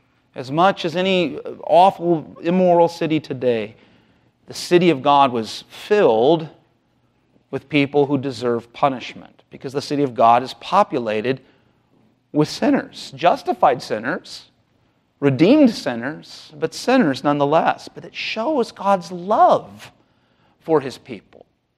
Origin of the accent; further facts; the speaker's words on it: California, United States; also born or lived in Los Angeles / San Diego; Well, I'm from Southern California. Born in Los Angeles, raised in Orange County, lived in San Diego for over 30 years. And I love San Diego.